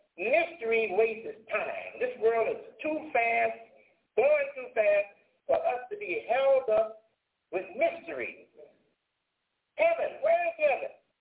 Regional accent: Detroit, Michigan, United States; So, yes, I was born in Detroit, and Detroit is my home.

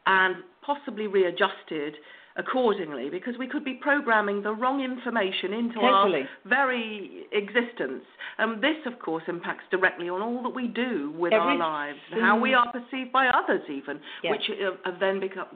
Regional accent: United Kingdom; Well, we are British, after all.

